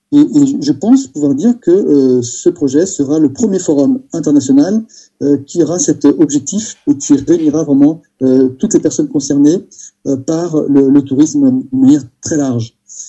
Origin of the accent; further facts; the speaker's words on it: Portugal; French is a second language; on a trouvé tous que c'était une bonne option que de le faire chez nous au Portugal